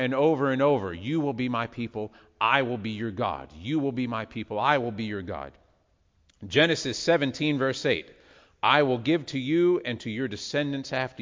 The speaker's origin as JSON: {"language": "English", "country": "United States", "said": "being an American, we feel like we have a pretty good claim to a birthright of life, liberty, and the pursuit of happiness."}